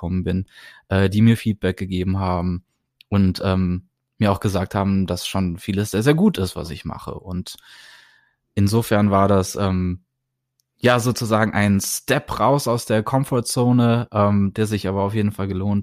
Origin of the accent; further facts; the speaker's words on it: Germany; ich bin riesen … Fan, ich bin aus Deutschland und möchte auch Filmmusik machen.